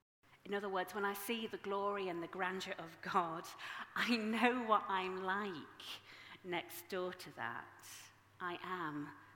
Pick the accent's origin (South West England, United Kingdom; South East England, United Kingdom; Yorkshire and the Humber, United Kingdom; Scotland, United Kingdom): Yorkshire and the Humber, United Kingdom; I am from Yorkshire. It wouldn't work.